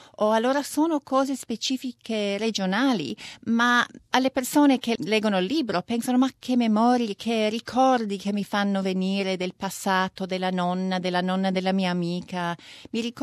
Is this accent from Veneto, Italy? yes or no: yes; Veneto, Italy; Io non l'ho mai visto in Italia, perché noi siamo dal Veneto, dal nord-est